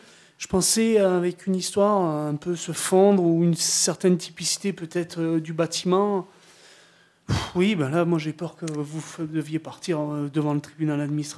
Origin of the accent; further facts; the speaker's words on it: Montpellier, Occitanie, France; Donc moi, je connais un peu, parce que je viens de Montpellier.